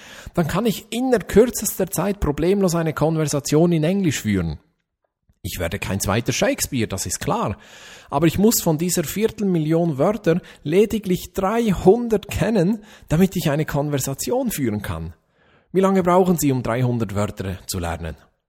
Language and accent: German; Switzerland; Als Schweizer weiß ich das auch sofort.